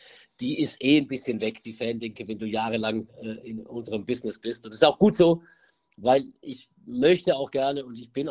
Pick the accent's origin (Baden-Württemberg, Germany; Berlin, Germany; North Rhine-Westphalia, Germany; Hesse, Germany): Baden-Württemberg, Germany; Mühlacker; also born or lived in Pforzheim; Ich bin in Pforzheim geboren, dann bin ich in einem Kaff, 9 Kilometer von Pforzheim entfernt, aufgewachsen. In diesem Kaff, das hieß Mühlacker-Enzberg, gibt es einen Grenzstein, der sozusagen Baden und Württemberg trennt.